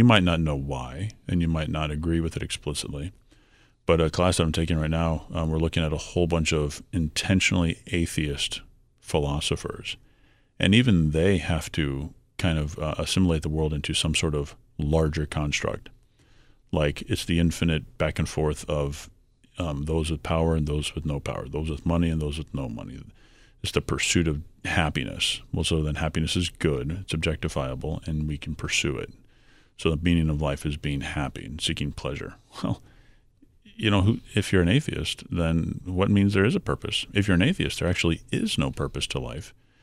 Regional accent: San Antonio, Texas, United States; And I'm from San Antonio, and there's a big congregation

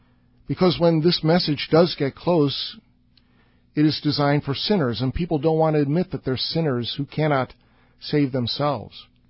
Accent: Chicago, Illinois, United States; I come from Chicago, and the motto of Chicago is city in a garden.

